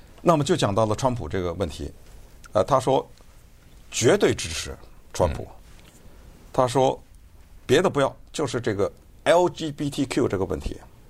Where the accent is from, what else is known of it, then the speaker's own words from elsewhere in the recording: California, United States; 我说我来自于一个非常自由的州，叫加利福尼亚州。